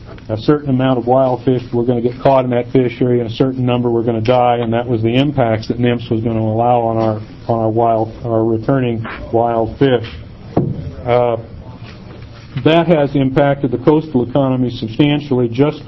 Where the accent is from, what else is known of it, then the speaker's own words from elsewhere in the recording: Florence, Oregon, United States; My expertise, because I'm from Florence, lies mostly in coho.